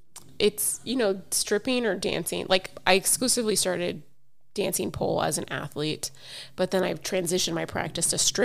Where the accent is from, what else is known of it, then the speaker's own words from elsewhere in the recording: New York, United States; Get the fuck out of here. I'm from New York.